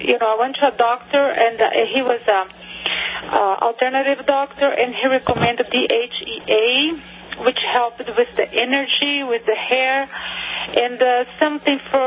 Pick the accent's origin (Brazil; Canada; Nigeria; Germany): Brazil; English is a second language; now in United States; I'm from Brazil.